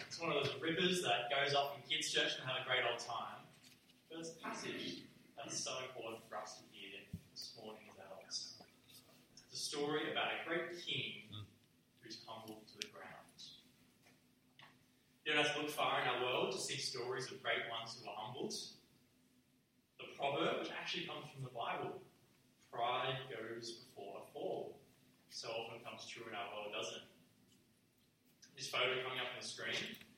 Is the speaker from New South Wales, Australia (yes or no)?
yes; Menangle, New South Wales, Australia; You know, we're just from humble old Sydney. We're from Menangle.